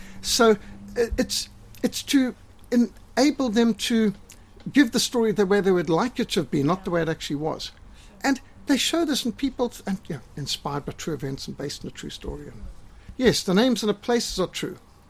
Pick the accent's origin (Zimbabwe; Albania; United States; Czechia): Zimbabwe; now in South Africa; And I came from Rhodesia, and they were all, you know, you nasty, horrible, evil, white racists from Rhodesia is oppressing black people.